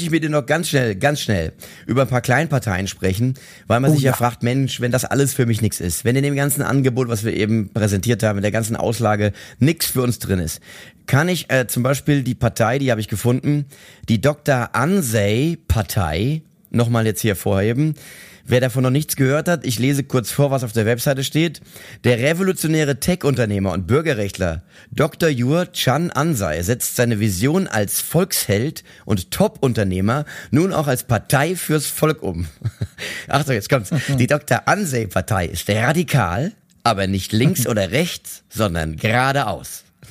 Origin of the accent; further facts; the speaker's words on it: Mainz, Rhineland-Palatinate, Germany; Ich bin Mainzer, ich komme aus Mainz, ich fühle mich wohl, wo ich hier wohne, ich mag das.